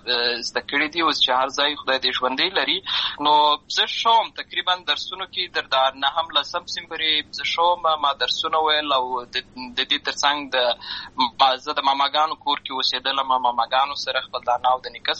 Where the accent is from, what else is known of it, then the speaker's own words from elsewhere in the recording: Lashkar Gah, Helmand, Afghanistan; also born or lived in Uruzgan; زه په اصل کې د اروزګان ولایت یم، اما زه په هلمند ولایت لشکرګاه کې پیدا شوی یم، اما د لوی سوی یم، همالته مې ښوونځی لوستی ده،